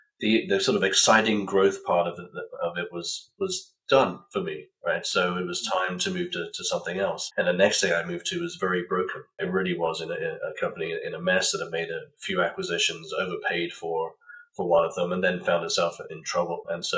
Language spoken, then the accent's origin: English; United Kingdom; moved away as an adult; You can probably tell from my accent, I grew up in the UK and spent the first part of my career there.